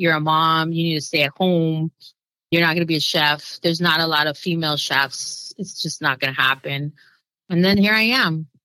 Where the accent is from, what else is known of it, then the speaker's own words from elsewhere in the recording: California, United States; My mom doesn't speak Spanish, and my dad didn't speak to me in Spanish. So I'm Californian.